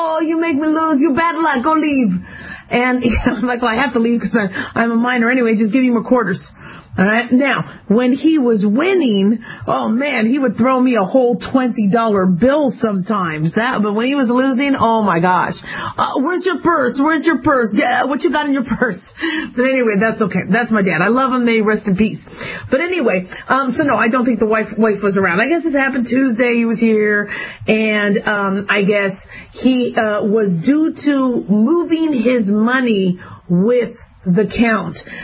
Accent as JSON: {"language": "English", "town": "Las Vegas", "region": "Nevada", "country": "United States", "tie": "born or raised there", "said": "And I'm from Las Vegas. I've been here since 1981. Yeah, off and on, my folks moved a lot, but I still ended up coming back, graduated high school from Vegas, went to college in Vegas"}